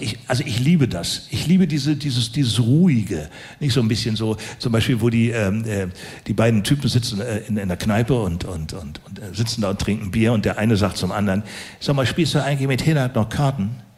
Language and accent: German; Berlin, Germany; ich komme ja aus Berlin, ich bin ja in Berlin aufgewachsen